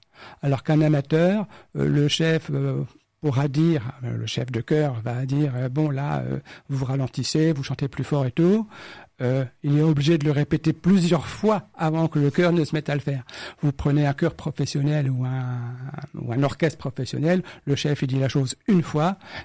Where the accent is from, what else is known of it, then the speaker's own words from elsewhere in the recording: Rouen, Normandy, France; de pouvoir découvrir à Rouen, je suis originaire de Rouen, tous les opéras